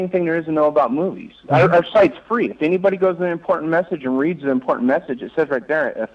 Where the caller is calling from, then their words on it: New Zealand; I'm calling all the way from another country, so...